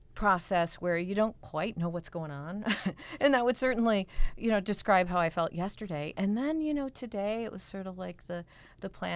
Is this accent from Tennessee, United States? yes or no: no; Oklahoma, United States; because I grew up in Oklahoma, and I was growing up a little bit of a tomboy